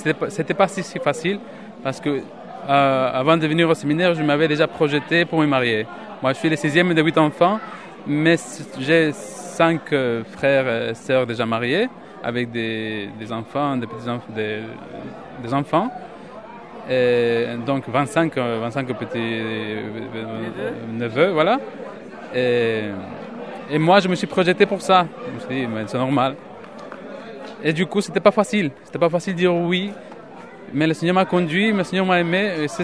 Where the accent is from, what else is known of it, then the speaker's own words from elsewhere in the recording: Ecuador; now in Bayonne, France; je viens de l'Équateur. J'appartiens au chemin néo-catéchuménal et mes parents ont commencé ce chemin il y a 35 ans, voire 40 ans, donc je suis né dedans.